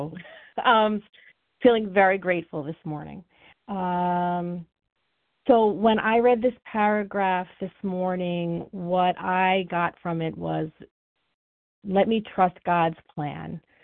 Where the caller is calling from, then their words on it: New York, United States; I'm a compulsive overeater, and I'm calling from New York.